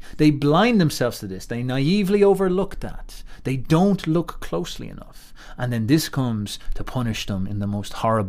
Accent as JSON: {"language": "English", "country": "Ireland", "said": "You know, me as the Irish person, I can't sit around bickering about the famine."}